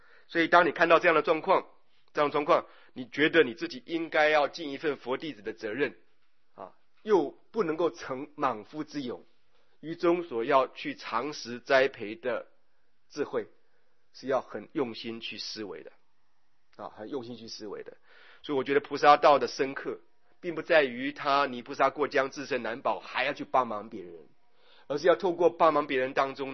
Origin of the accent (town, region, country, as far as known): Taiwan